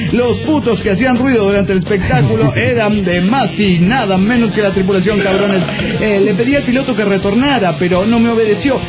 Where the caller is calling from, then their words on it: Montreal, Quebec, Canada; desde Montreal, Canadian.